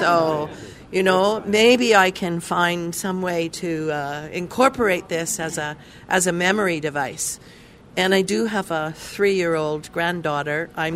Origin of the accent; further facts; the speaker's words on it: Prince George, British Columbia, Canada; Doesn't snow very much here, but I grew up in Prince George.